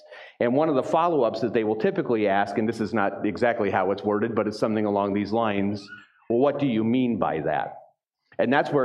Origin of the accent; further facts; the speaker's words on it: Texas, United States; I'm from Texas.